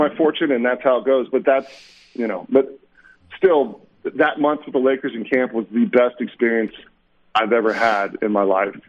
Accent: California, United States; because I'm from Orange County.

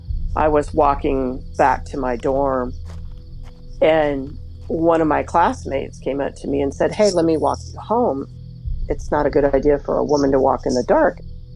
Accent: Alabama, United States; Well, I was raised in Alabama. I went to Auburn University

